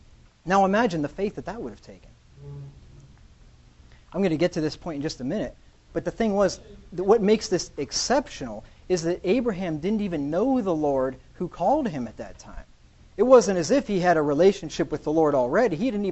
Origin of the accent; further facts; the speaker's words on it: Pennsylvania, United States; I grew up in Pennsylvania. I was converted there.